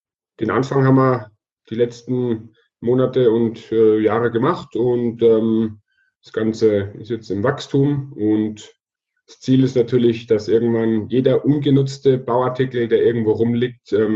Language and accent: German; Würzburg, Bavaria, Germany; born there; now in Munich, Germany; Bin eigentlich geboren in Würzburg, lebe seit vielen Jahren in München, bin Familienvater